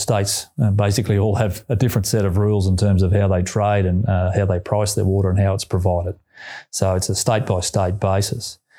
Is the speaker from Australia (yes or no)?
yes; Queensland, Australia; I come from Queensland, where fires, floods and you know, droughts tend to be part of everyday life